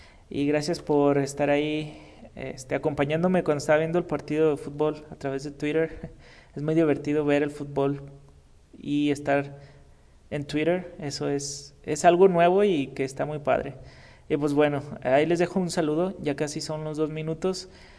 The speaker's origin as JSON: {"language": "Spanish", "country": "Mexico", "said": "soy mexicano"}